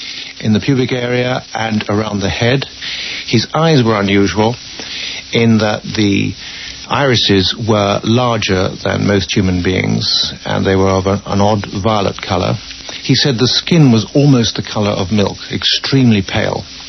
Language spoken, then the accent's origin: English; England, United Kingdom; Being English, we hadn't been introduced, so I didn't go any further.